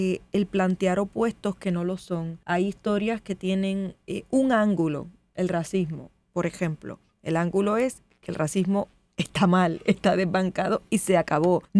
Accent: Puerto Rico; vengo de Puerto Rico, que es un país donde votar es una cosa familiar, cultural, el deporte nacional, como le dicen

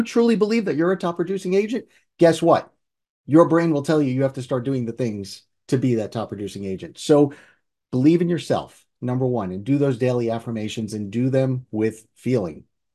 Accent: United States; You know, we're from New York and New Jersey, so we say IDGAF, you know.

